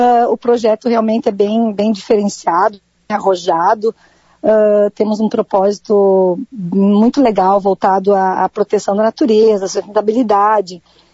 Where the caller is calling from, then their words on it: São Francisco de Paula, Rio Grande do Sul, Brazil; Isso, bom dia a todos. Sim, São Francisco